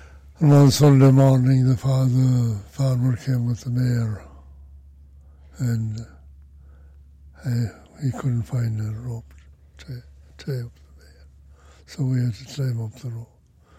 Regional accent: Ireland; I grew up in Ireland.

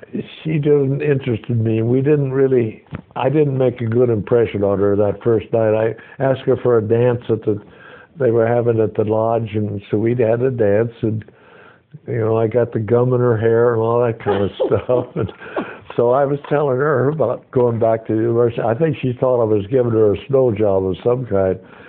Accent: Yuma, Arizona, United States; And I was discharged then and went back to my hometown of Yuma, Arizona.

